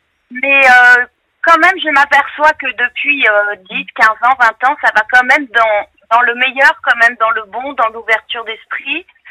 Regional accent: Paris, Île-de-France, France; je suis de Paris

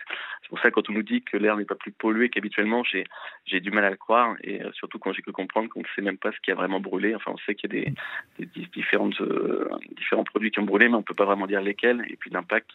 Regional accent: Rouen, Normandy, France; je pense pas qu'on doit respirer la même chose quand nous sommes de Rouen. On est connu pour avoir une ville qui est relativement polluée habituellement

